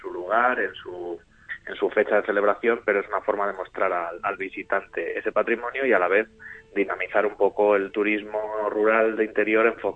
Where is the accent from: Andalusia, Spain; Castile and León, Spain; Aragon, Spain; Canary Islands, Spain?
Castile and León, Spain; Pedro Bernardo; en concreto en Pedro Bernardo, de donde soy yo